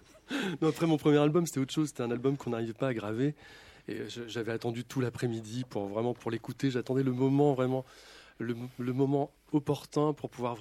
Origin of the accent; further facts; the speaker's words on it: Rennes, Brittany, France; je suis de Rennes.